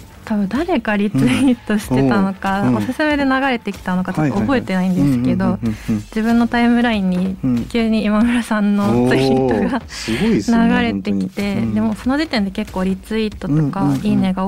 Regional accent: Fukuoka, Japan; 私が地元が福岡なんですけど、うん、学生時代中高って地元のライブハウスで自分自身が音楽活動をしていたんですけど

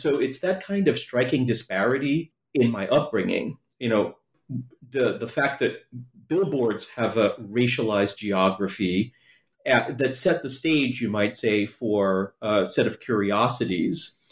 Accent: New York City, New York, United States; there's a long backstory to my interest in menthol cigarettes that dates to my childhood growing up in New York City.

